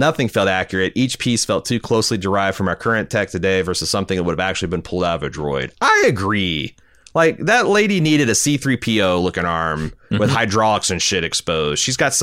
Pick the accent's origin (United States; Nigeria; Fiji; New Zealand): New Zealand; I thought as a New Zealander, I could give some context. I'm not Maori, but I have been exposed to enough of the culture that there's a few things I feel comfortable saying with some confidence.